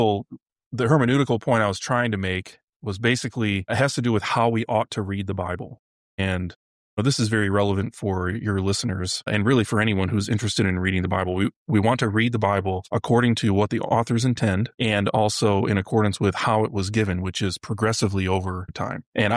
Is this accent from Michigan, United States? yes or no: yes; Michigan, United States; So I'm originally from Michigan, so closer to you all than Louisville, and I do love the North.